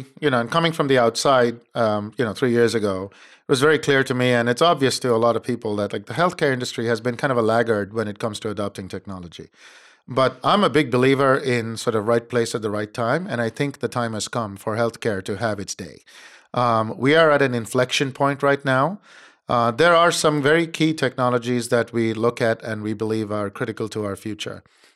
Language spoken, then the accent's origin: English; India; moved away as an adult; now in United States; So I was born and raised in India.